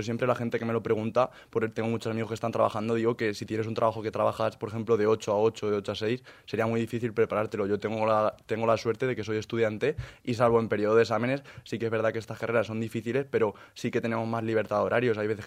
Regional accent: Motilla del Palancar, Castilla-La Mancha, Spain; Sí, allí en mi pueblo, sí, en Cuenca.

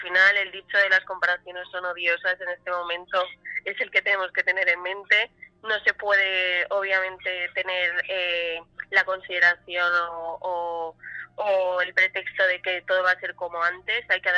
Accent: Valencian Community, Spain; now in Valencia, Spain; yo toda la vida he sido fallera de la Falla San Josep de mi pueblo, pero una vez empecé la carrera me vine a vivir a Valencia

